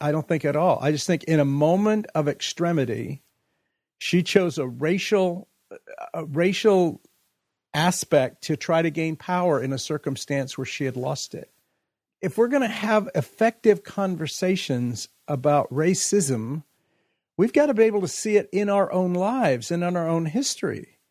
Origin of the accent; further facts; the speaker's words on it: California, United States; In the history of growing up in Central California, in being at ORU, I don't recall racism being condemned from a pulpit ever.